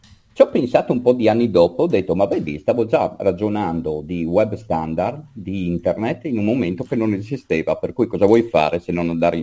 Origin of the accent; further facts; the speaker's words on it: Udine, Friuli-Venezia Giulia, Italy; io sono friulano, io sono nativo di Udine, anche se vivo in provincia di Pordenone